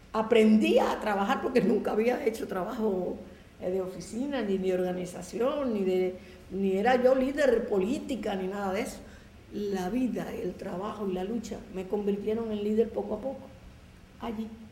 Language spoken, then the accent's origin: Spanish; Palma Soriano, Santiago de Cuba, Cuba; Yo me fui de aquí para allá, volví a mi pueblo, Palma Soriano.